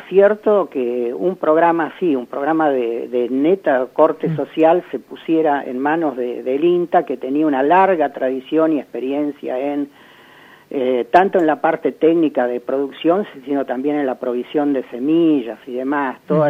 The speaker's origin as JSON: {"language": "Spanish", "region": "Buenos Aires", "country": "Argentina", "tie": "born or raised there", "said": "yo tengo que confesar acá que soy venido y quedado, no soy Nick, no soy nacido y criado, yo vengo de Buenos Aires. Viví casi 40 años ahí, en Buenos Aires, en el Gran Buenos Aires"}